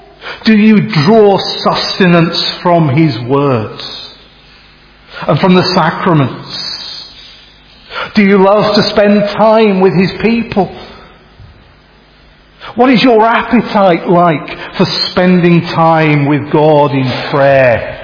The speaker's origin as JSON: {"language": "English", "town": "Bridgnorth", "region": "West Midlands", "country": "United Kingdom", "tie": "born or raised there", "said": "I was back in Bridge North, my hometown, just a couple of weeks ago, and I went into a bakery."}